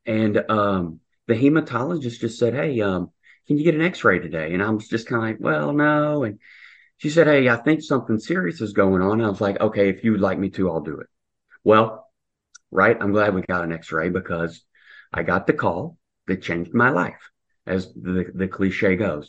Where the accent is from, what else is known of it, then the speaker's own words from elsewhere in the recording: Louisiana, United States; Well, I'm originally from North Louisiana, and so I consider myself a little bit redneck with a bit of Southern charm in there.